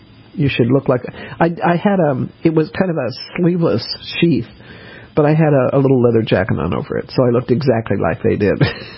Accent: Denver, Colorado, United States; I never had an umbrella. I grew up in Denver, and I didn't have an umbrella until I went away to college.

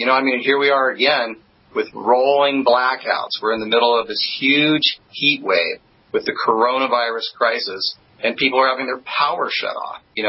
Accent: Los Angeles, California, United States; I was born in Los Angeles in 1961. I lived in California my entire life.

